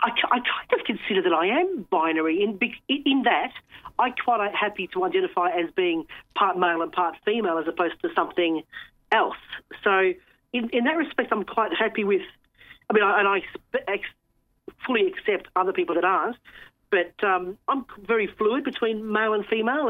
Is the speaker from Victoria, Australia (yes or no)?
yes; Altona, Victoria, Australia; So I was raised in Altona, western suburbs of Melbourne. Went to the local girls' Catholic school